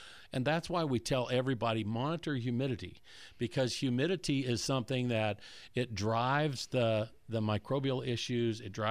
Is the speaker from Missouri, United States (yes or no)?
no; Colorado, United States; now in Florida, United States; I grew up in Colorado thinking that I would ever live in a house in Florida at 76 or 77, 78 degrees.